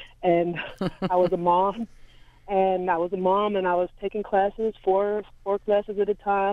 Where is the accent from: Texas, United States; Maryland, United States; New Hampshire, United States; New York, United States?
New York, United States; New York City; So I'm a proud alum, and I'm a New Yorker also. So I was raised in New York public schools, so I'm used to being with people from all over the world.